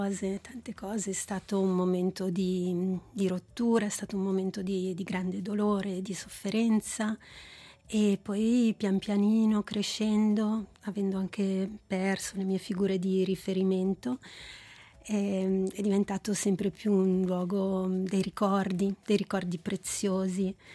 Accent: Comedo, Ticino, Switzerland; L'infanzia a Comedo è stata positiva perché c'era la mamma e i miei genitori che creavano questo ambiente protetto

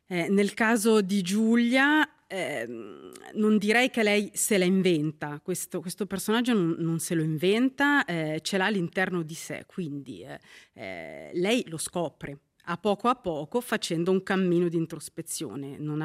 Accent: Ticino, Switzerland; io sono cresciuta in Valle Maggia, ma ci ho anche lavorato, ho fatto la capraia in Val Bavona.

